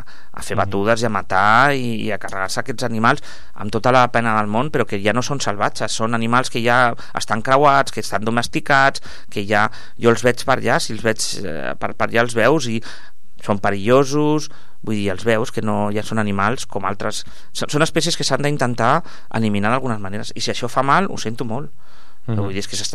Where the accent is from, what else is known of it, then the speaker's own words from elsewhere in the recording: Catalonia, Spain; Jo, per exemple, vinc de l'Empordà, tinc allà, estic molt de temps a l'Empordà